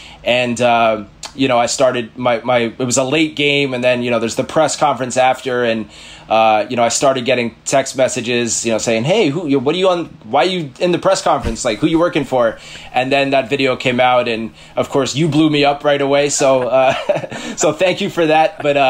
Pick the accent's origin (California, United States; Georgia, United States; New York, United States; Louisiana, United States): New York, United States; New York City; I grew up in New York City, and, you know, here I am in the biggest city in the United States